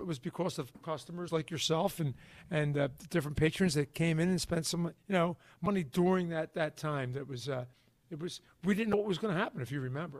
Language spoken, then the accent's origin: English; Philadelphia, Pennsylvania, United States; And so to me, being a Philadelphian and sounding like a Philadelphian and work, you know, enjoying Philadelphia things is what I'm all about.